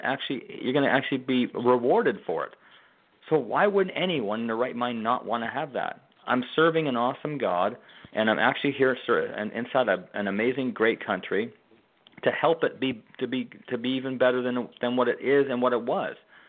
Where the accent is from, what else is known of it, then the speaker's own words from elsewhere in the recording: Canada; now in United States; I'm from Canada.